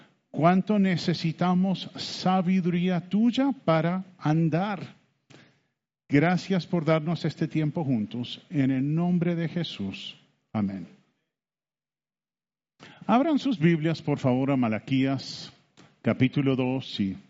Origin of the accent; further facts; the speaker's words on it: Uruguay; now in Bogotá, Colombia; Yo soy uruguayo, descendiente de norteamericanos. Y llevamos 30 años viviendo en Bogotá.